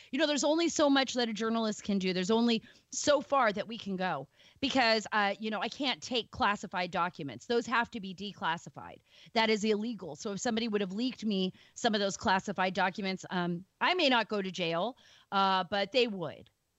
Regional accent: California, United States; I grew up in California with my mom's family after my father died.

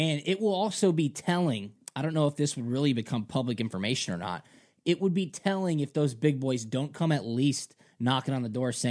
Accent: Duluth, Georgia, United States; You know, I was from Duluth and went to Georgia.

